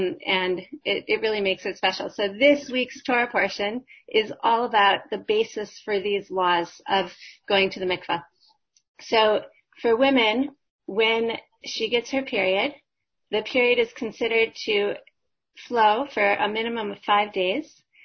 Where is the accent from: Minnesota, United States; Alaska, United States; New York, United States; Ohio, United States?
Minnesota, United States; now in Philadelphia, United States; I'm originally from Minnesota. And I live in Philadelphia, a few blocks away from Gevura